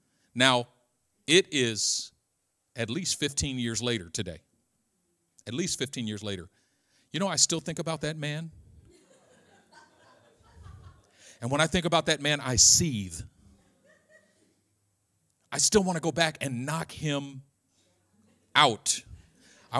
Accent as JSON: {"language": "English", "town": "Oakland", "region": "California", "country": "United States", "said": "I'm trying to be a Christian, but I'm from East Oakland."}